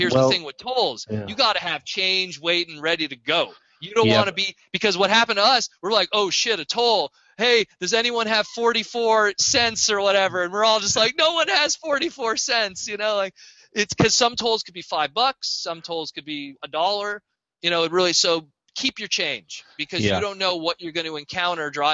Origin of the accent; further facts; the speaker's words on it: Canada; I think about it because I encounter it all the time as a Canadian who goes, oh, crap, not used to this.